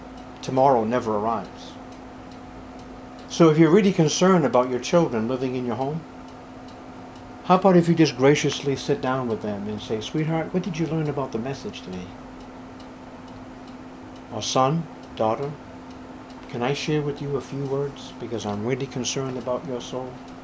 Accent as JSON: {"language": "English", "town": "Topeka", "region": "Kansas", "country": "United States", "said": "\"Well, we're from Topeka, Kansas.\""}